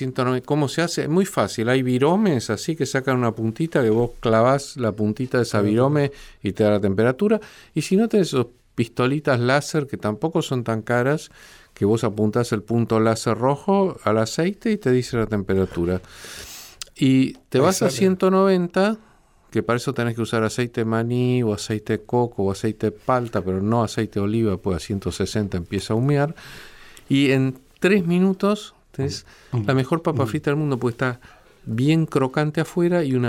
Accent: Argentina; O sea, nos preguntamos como argentinos

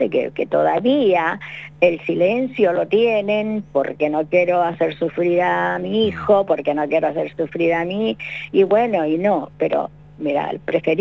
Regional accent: Temuco, Araucanía, Chile; born there; Sí, yo nací en Temuco.

